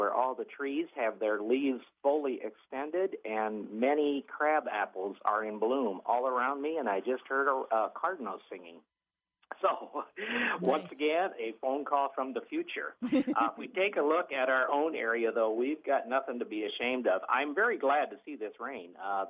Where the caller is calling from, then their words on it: Minnesota, United States; I'm calling from the Twin Cities area, and down here, it is raining continuously